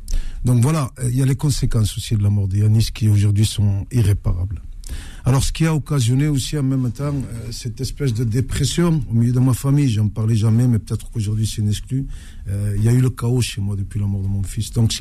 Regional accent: Perpignan, Occitanie, France; Donc, je viens de Perpignan.

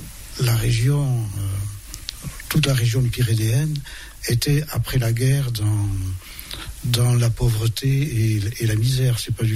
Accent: Lescure, Occitanie, France; born there; Je ne suis pas ariégeois ou couseranais d'origine, je suis né ici un peu par hasard et un peu par nécessité, en fait, à Lescure, en 1954.

